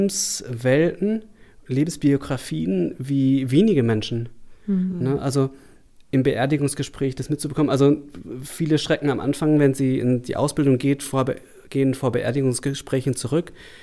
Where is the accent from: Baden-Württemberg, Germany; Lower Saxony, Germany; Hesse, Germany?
Baden-Württemberg, Germany; Emmendingen; born there; now in Stuttgart, Germany; am Kaiserstuhl. Ungefähr Emmendingen.